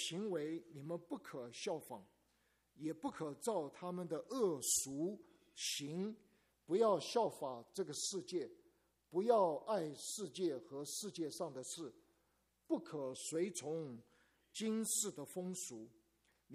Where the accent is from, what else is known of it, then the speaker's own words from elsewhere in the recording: Taiwan; 咱们都是中国人，虽然你国内大陆来的，我台湾来的，咱们都是中国人